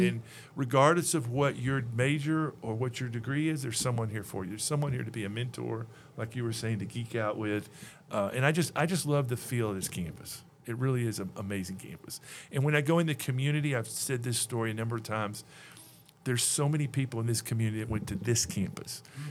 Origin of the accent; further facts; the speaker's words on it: Texas, United States; I grew up in East Texas.